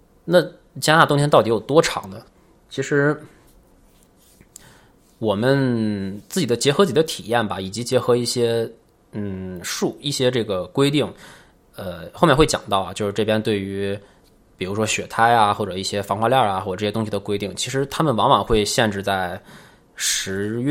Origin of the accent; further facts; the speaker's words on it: Baotou, Inner Mongolia, China; 你像我自己是北方人，我是内蒙古的人，然后我家是在那个包头嘛，就包头和北京的纬度是差不太多的